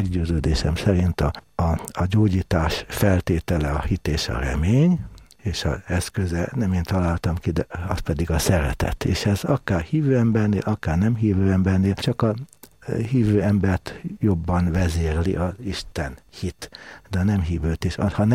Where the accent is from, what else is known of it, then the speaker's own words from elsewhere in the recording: Balatonszemes, Somogy, Hungary; also born or lived in Budapest; Gyerekkoromban Balatonszemesen éltünk, a háború alatt oda kerültünk, hát nem is volt lakásunk, társbéletben laktunk Budapesten